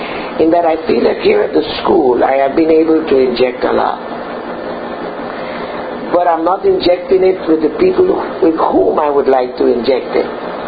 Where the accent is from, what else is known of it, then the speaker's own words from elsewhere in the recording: Panama; English is a second language; They would generally say, where are you from? I'm from Panama. Panama? Some of them have never heard of it, whatever.